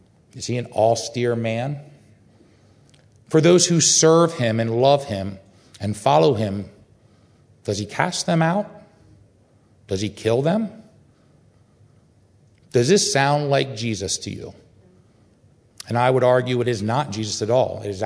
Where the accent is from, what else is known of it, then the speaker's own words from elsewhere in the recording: Lancaster, Pennsylvania, United States; I grew up in Lancaster, Pennsylvania. We had an outhouses with the Amish